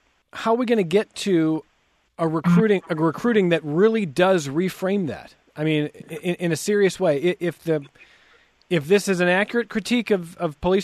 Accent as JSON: {"language": "English", "region": "Ohio", "country": "United States", "tie": "born or raised there", "said": "So I had a conversation with a couple of guys this weekend from my home state of Ohio."}